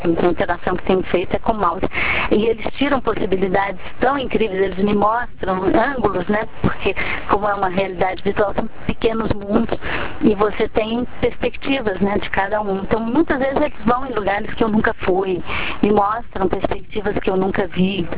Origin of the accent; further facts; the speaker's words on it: Andradina, São Paulo, Brazil; eu nasci em Andradina, metade da cidade era japonesa quando eu estudei, né?